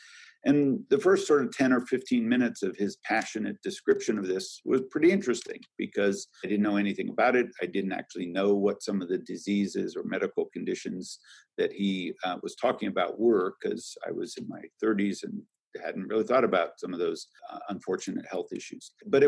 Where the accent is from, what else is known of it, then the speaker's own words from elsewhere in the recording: California, United States; I'm from the Bay Area. We're doing it all the time.